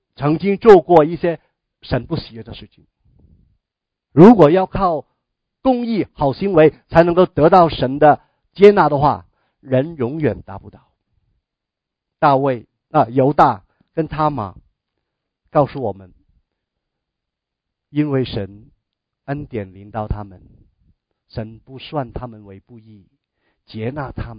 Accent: China; 我从我们中国人的道德伦理的角度来讲，是一塌糊涂的一个的故事。

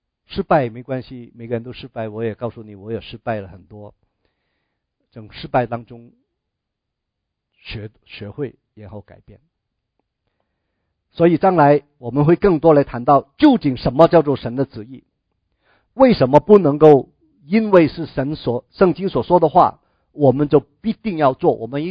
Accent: Taishan, Guangdong, China; Chinese is a second language; 我会讲广东话哈、啊，我也是个台山人啊，有时候会讲台山话。

